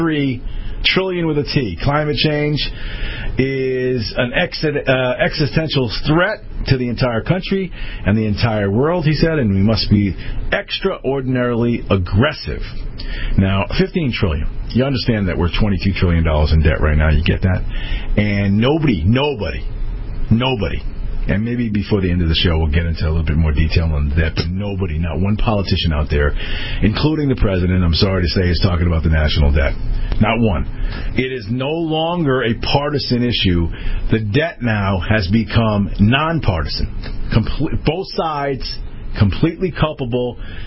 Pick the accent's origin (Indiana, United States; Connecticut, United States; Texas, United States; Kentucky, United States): Connecticut, United States; It's certainly concerning for the folks who live in my home state of Connecticut.